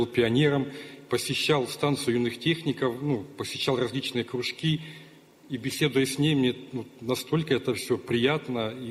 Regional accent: Alchevsk, Luhansk Oblast, Ukraine; Мы из Луганской Народной Республики, из города Алчевска.

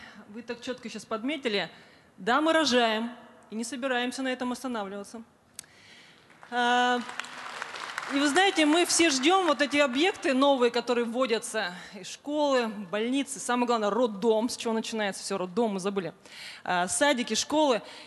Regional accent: Sverdlovsk Oblast, Russia; Вот я из Свердловской области

